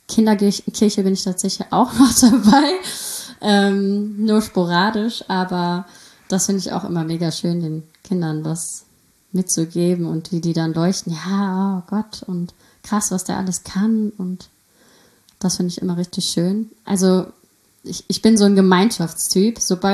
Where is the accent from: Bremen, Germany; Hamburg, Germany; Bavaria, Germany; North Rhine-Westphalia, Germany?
North Rhine-Westphalia, Germany; Burbach; Siegen in Bürbach groß geworden, mit sehr vielen Geschwistern, 4 um genau zu sein, also immer was los.